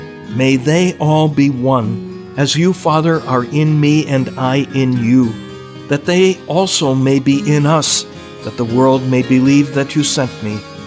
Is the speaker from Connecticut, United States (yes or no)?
no; Milwaukee, Wisconsin, United States; beautiful churches in Milwaukee, my hometown and where I now live, is named after today's saint, Josaphat.